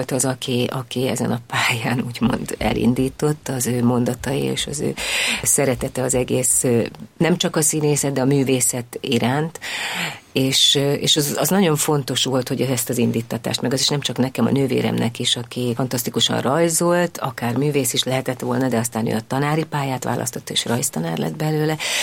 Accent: Gyöngyös, Heves, Hungary; 1966-ban születtem Gyöngyösön, a nővérem 4 évvel idősebb nálam, édesapám bíró volt akkor Gyöngyösön

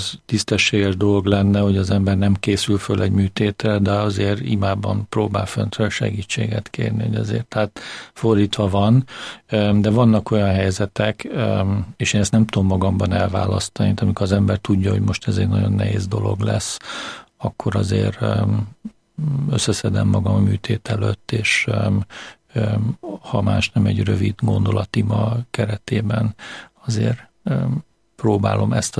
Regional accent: Mosonmagyaróvár, Győr-Moson-Sopron, Hungary; born there; Mosonmagyaróváron születtem, ott is kereszteltek

